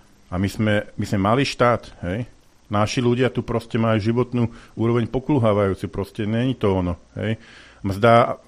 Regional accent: Bratislava, Bratislava Region, Slovakia; lebo ja som odtiaľto Bratislavčan

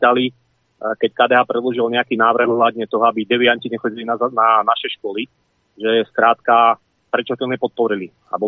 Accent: Žilina Region, Slovakia; Takže sme z Turca a x ľudí, ktorí ich volili, povedali nikdy viac

